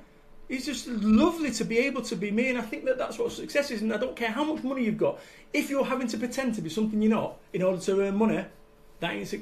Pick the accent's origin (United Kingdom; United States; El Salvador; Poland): United Kingdom; Salford, North West England; I am from Salford, Manchester.